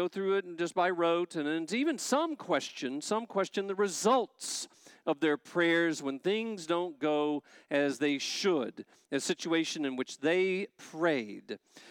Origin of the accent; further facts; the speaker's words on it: Bogota, Texas, United States; back in my hometown. It's called Bogota, Texas.